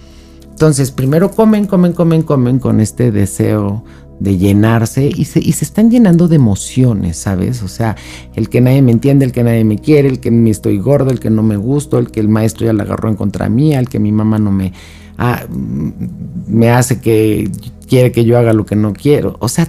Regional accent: Mexico; En México, de donde yo soy, hay una universidad que se abrió

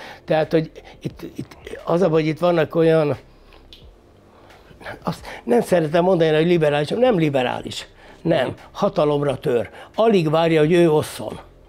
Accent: Székely Land, Romania; ugyanaz a csökönyös, székely ember vagyok, aki voltam.

